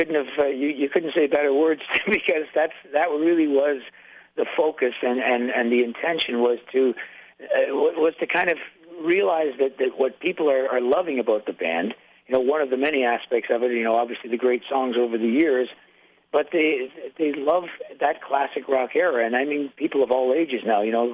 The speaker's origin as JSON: {"language": "English", "town": "Glasgow", "region": "Scotland", "country": "United Kingdom", "tie": "born there", "said": "I was born in Glasgow, Scotland on that day."}